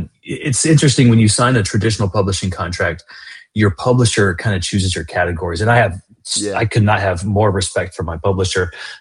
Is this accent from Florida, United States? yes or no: no; Atlanta, Georgia, United States; So I'm born and raised in Atlanta. So my whole life I've been in Atlanta. Kind of grew up on the South Side.